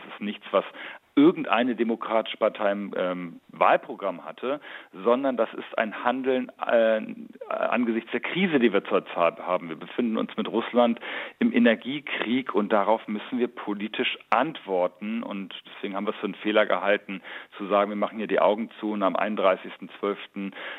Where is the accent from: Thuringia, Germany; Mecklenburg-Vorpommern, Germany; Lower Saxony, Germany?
Lower Saxony, Germany; Und ich komme ja selber aus Niedersachsen